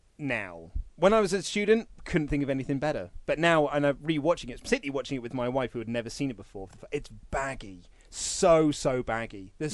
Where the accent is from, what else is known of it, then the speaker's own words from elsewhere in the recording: Midland, Texas, United States; Fun fact, the city that gets nuked in Southland Tales is Abilene, Texas. I grew up in Midland, which is about 2 hours away.